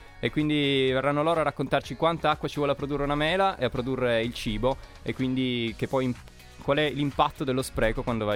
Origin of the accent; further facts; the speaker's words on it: Turin, Piedmont, Italy; now in Parma, Italy; Sì, torinese